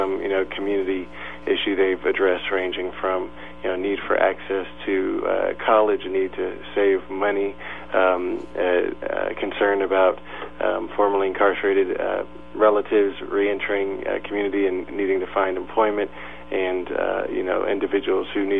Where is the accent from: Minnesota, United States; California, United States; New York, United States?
California, United States; Oakland; I grew up in Oakland and had been working there even before the Hidden Genius Project